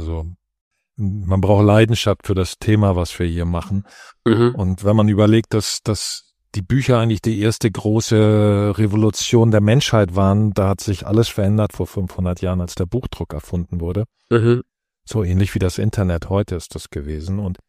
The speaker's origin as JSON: {"language": "German", "region": "Hamburg", "country": "Germany", "tie": "born there", "said": "Ich bin in Hamburg geboren"}